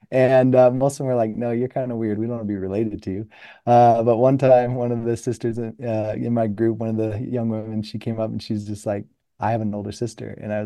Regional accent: Idaho, United States; So Katie and I, I'm from Idaho originally.

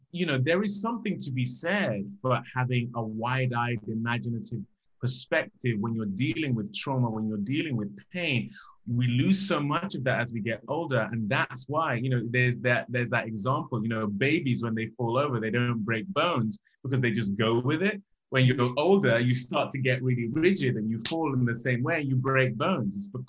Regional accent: Nigeria; growing up in Nigeria, we are all about that.

